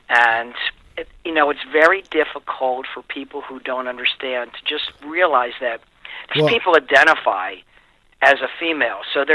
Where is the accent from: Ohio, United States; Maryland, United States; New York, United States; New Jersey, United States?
New Jersey, United States; but I come from New Jersey, so I'll take my state as an example.